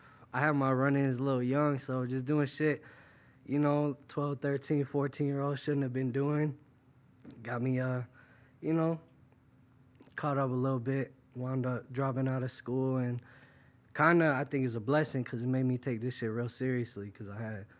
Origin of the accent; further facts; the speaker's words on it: New York, United States; now in Florida, United States; I'm originally from New York. Right now I live in Florida. My parents, they got divorced when I was real young, so it kind of shifted me between the two states.